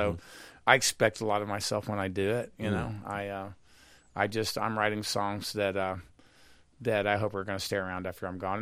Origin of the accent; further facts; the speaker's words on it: Texas, United States; I grew up in Texas with long hair and cowboy boots, and so I was sort of culturally confused for a while